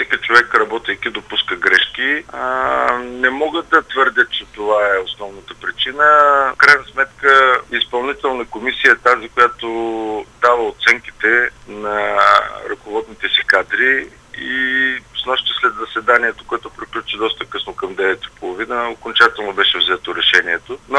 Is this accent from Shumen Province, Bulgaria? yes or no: no; Dimitrovgrad, Haskovo Province, Bulgaria; Дали родния ми град Димитровград или това партията да се развива пълноценно в област Хасково.